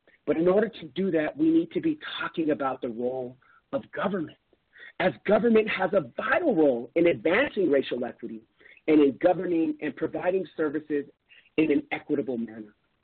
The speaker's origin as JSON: {"language": "English", "town": "Albuquerque", "region": "New Mexico", "country": "United States", "tie": "born or raised there", "said": "It goes beyond simply stating that I grew up in Albuquerque."}